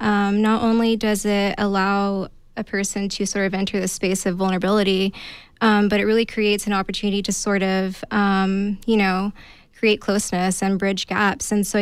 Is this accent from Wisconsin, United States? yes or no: no; Fresno, California, United States; Well, I grew up in Fresno, which is about 90 minutes away from three different national parks. And as a youth, I never visited any of those spaces.